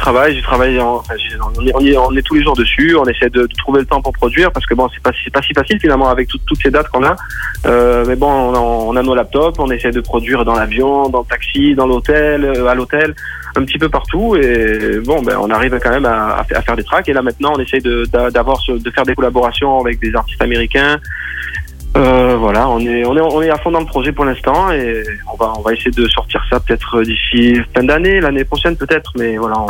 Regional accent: Marseille, Provence-Alpes-Côte d'Azur, France; Pourtant, même qu'on est de Marseille

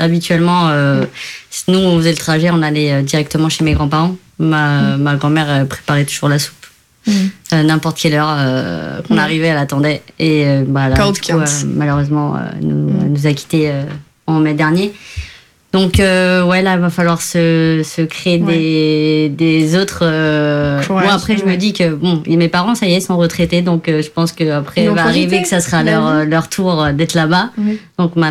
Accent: Pombal, Leiria District, Portugal; pas loin de Leiria.

